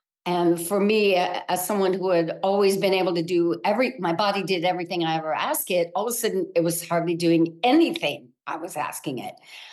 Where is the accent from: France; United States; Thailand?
United States; Illinois; So I grew up also in Illinois, which is a very basketball crazy state.